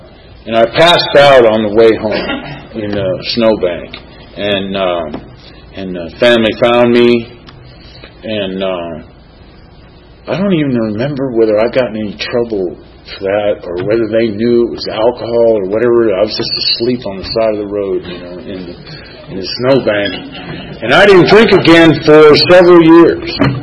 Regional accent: Los Angeles, California, United States; growing up in Los Angeles, you don't see too much snow

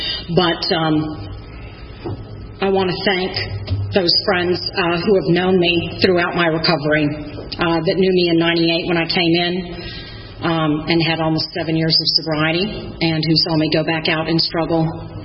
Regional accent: Oklahoma, United States; So what it was like for me growing up. I'm from Oklahoma.

